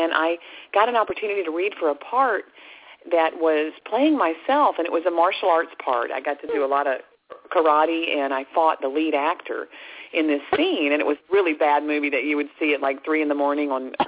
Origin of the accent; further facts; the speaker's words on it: Pensacola, Florida, United States; moved away as an adult; now in Los Angeles, United States; I moved out to Los Angeles. I grew up in Pensacola, Florida. And I moved out to L.A. In the early 1980s.